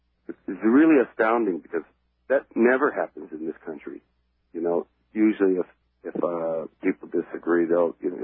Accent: United States; You know, I really have a hard time, even though I'm an American, I really have a hard time trying to understand what's going on over there.

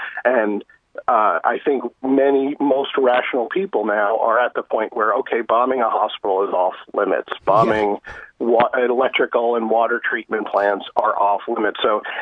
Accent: New York City, New York, United States; You know, you think, because I'm from New York City, actually.

